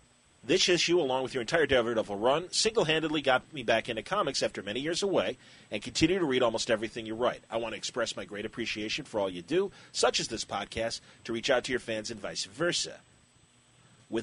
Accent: Cleveland, Ohio, United States; I'm from Cleveland, and for the life of me, cannot find where you've mentioned it.

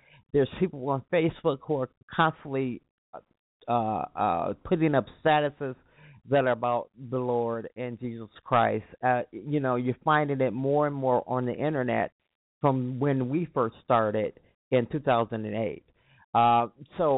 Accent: Chicago, Illinois, United States; I am in Chicago. I'm from Chicago, and house music is really a big part of Chicago's history.

